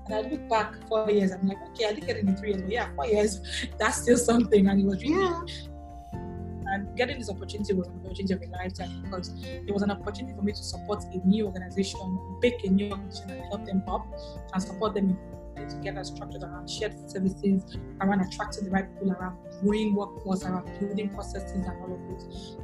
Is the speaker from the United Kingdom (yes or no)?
no; Nigeria; also born or lived in United States; even though I grew up in Nigeria, I say I did most of my growing up really in the US